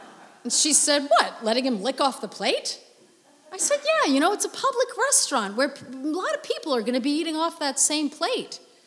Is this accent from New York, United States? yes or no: yes; New York, United States; You're from New York? I'm from New York too.